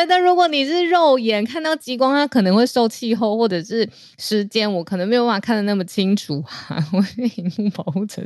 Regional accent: Taiwan; 我想要定义身为台湾人必须做的事情是什么？

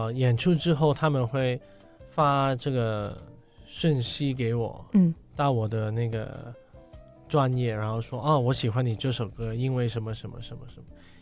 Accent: Hong Kong; 但是我说我是从香港来的 AP，

